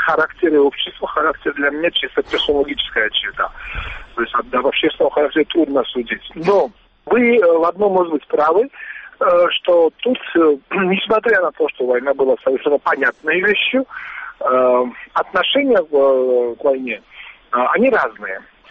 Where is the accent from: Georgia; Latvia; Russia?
Georgia; мы, то есть грузины, сопротивлялись